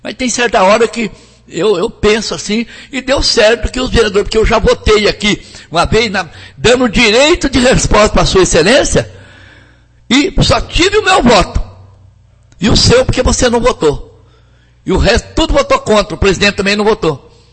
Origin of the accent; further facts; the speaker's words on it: Jataizinho, Paraná, Brazil; E eu sou do município de Jataizinho, do lado do povo.